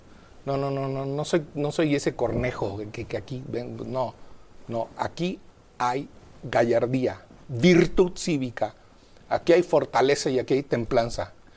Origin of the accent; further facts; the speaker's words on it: Mexico; así no somos los mexicanos, eso no nos representan